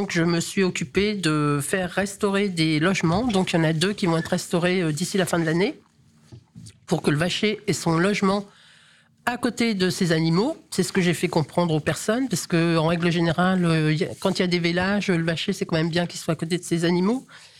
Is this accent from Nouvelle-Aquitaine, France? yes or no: no; Cailly-sur-Eure, Normandy, France; je suis originaire de la Vallée d'Eure, à Cailly-sur-Eure, où mes parents étaient agriculteurs et minotiers. Ensuite, j'ai fait mes études à Évreux.